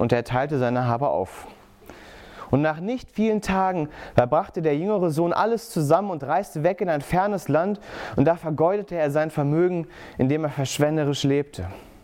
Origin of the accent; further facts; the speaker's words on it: Bergisch Gladbach, North Rhine-Westphalia, Germany; ich komme aus Bergisch Gladbach.